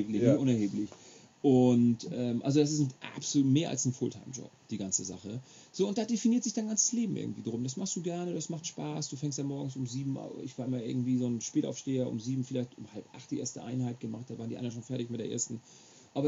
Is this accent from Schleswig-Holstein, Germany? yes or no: yes; Schleswig-Holstein, Germany; born there; Nee, ich bin gebürtiger Schleswig-Holsteiner quasi.